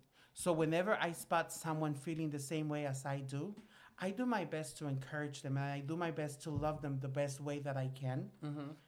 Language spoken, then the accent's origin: English; Guatemala; I am from Guatemala, and that's deep south, bitch. But I am not from that type of south.